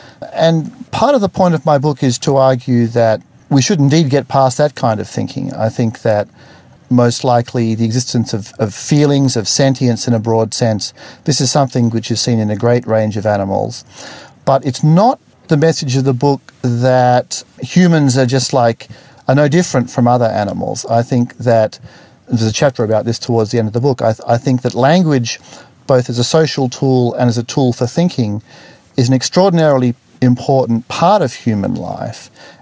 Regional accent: Sydney, New South Wales, Australia; I grew up in Sydney, not far from the water.

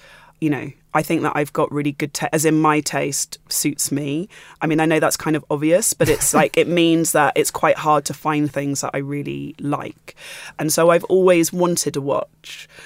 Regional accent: London, United Kingdom; also born or lived in Edinburgh; I lived in Edinburgh and did bizarrely an Erasmus year there, although I'm from England

